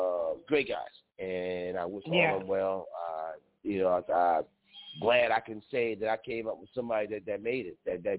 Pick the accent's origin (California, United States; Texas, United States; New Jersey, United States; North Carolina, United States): New Jersey, United States; Newark; I'm from Newark, born and raised. 973, Brick City.